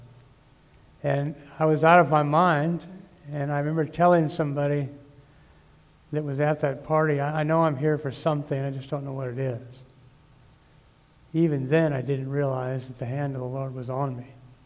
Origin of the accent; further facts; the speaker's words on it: Colorado, United States; moved away as an adult; also born or lived in Tulsa, United States; As soon as I left home, it's so bad. I mean, I moved from Colorado to Tulsa, Oklahoma